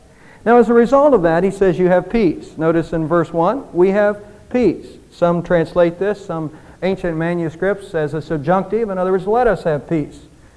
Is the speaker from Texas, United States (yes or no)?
yes; Texas, United States; I am a Texan and I like to fish and I like to play golf